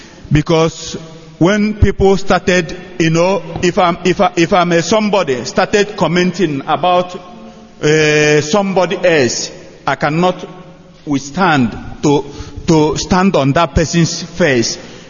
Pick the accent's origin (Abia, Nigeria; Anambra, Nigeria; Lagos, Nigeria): Anambra, Nigeria; Ishida; I'm from Ishida in Anambra State in Biafra land.